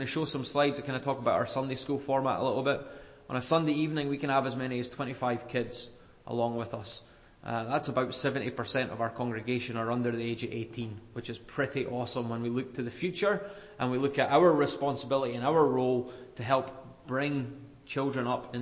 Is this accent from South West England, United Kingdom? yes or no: no; Scotland, United Kingdom; Church that I grew up in Scotland, it was me and my sisters and one other family that lived about 20 miles away.